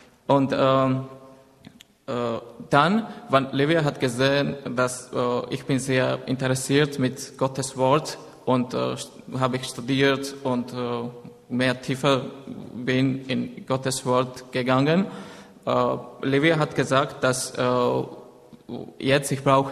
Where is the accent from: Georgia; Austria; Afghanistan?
Georgia; German is a second language; now in Berlin, Germany; Ich komme aus Georgien. Seit 5 Jahren wohne ich in Berlin.